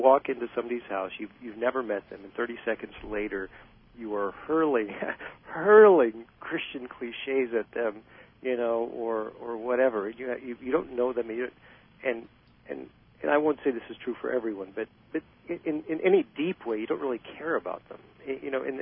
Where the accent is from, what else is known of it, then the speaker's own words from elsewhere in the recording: Nebraska, United States; now in Pennsylvania, United States; growing up in Nebraska or serving in California or the East Coast